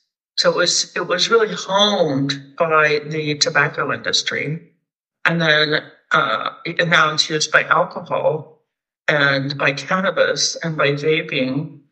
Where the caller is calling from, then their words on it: Pacific Northwest, United States; I'm joining you from the Pacific Northwest in the United States, and I'm really honored to be here.